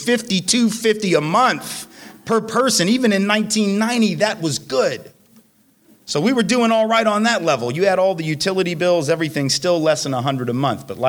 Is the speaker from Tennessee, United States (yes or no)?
yes; Nashville, Tennessee, United States; I have no idea because I'm from Nashville.